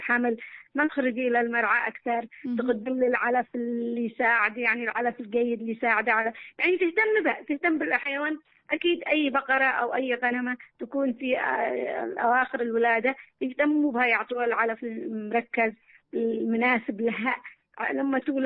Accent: Yemen; التحديات كثيرة شوفي، التحديات هنا عندنا في اليمن كثيرة

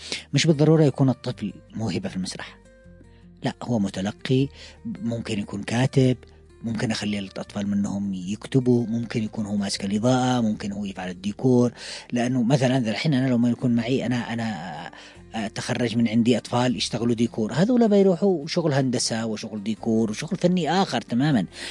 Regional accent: Yemen; أنا جالس أبني ثقافتي كيمني

